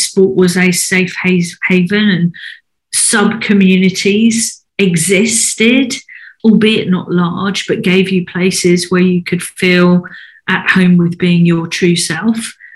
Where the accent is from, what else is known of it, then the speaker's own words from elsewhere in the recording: Bexhill-on-Sea, South East England, United Kingdom; I grew up in Bexhill and Sea in East Sussex, you know, a very conservative, you know, part of the country, a Tory stronghold